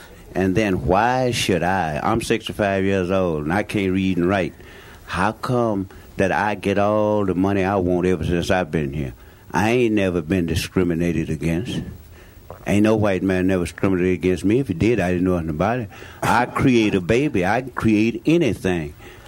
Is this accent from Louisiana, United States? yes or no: yes; Louisiana, United States; I'm an American. And I'm not a black American. I'm a Louisiana American.